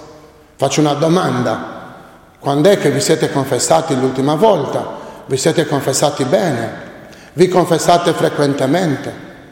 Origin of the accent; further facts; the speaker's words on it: Sardinia, Italy; noi siamo sardi, non dobbiamo dimenticarlo questo, no? Abbiamo una tradizione nostra, che tante volte non è la tradizione italiana, perché noi abbiamo una storia particolare, una cultura particolare.